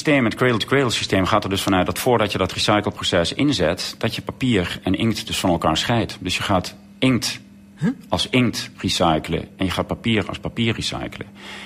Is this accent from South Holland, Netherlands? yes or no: no; Limburg, Netherlands; of ik ben opgegroeid in Zuid-Limburg. En het is een vrij mooie omgeving.